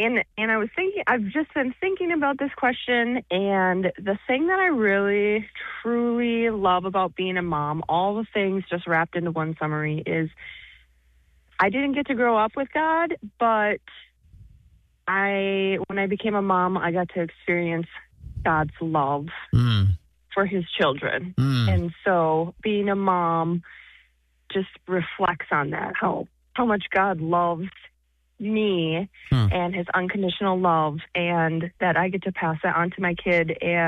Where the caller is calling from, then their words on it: Menominee, Michigan, United States; from Menominee.